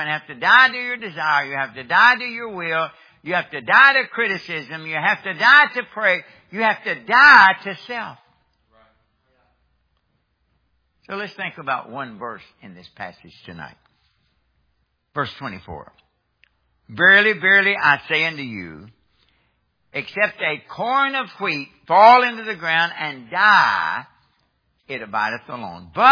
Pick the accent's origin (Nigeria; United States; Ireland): United States; Kentucky; Now, I'm from Kentucky. We don't grow as much wheat as we do corn, okay?